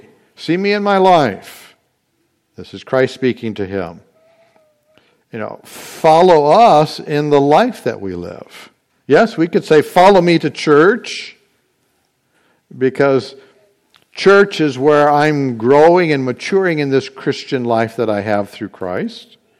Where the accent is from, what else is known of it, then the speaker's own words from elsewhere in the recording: Indiana, United States; born there; also born or lived in Washington State; I was born in Indiana. I'm a Hoosier by birth. But I don't necessarily go by that because I have moved around.